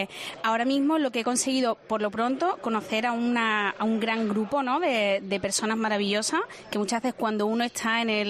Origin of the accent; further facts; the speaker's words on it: Andalusia, Spain; now in Cáceres, Spain; Para mí, que soy andaluza y que acabo de aterrizar en Cáceres